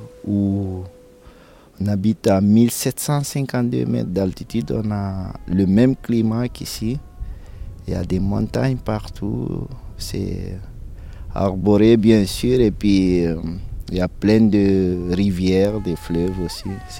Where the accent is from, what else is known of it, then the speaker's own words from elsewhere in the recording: Guinea; Je viens de la Guinée-Conakry, en Afrique de l'Ouest.